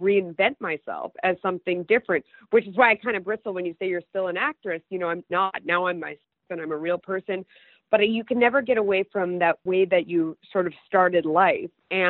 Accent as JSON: {"language": "English", "town": "Hollywood", "region": "California", "country": "United States", "tie": "born or raised there", "said": "Well, I was. A long time ago. I grew up in Hollywood. I did my first commercial when I was 6 months old."}